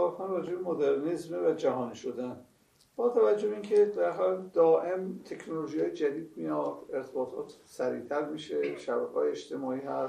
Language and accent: Persian; Iran; ما تکلیف ما به عنوان یک ایرانی در برابر آن حادثه که تو دنیا داره اتفاق میفته چیه؟